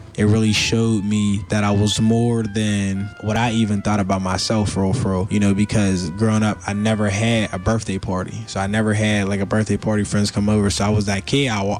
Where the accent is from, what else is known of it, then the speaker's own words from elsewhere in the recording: Pittsburgh, Pennsylvania, United States; I grew up in Homewood. It was right in Flory Way.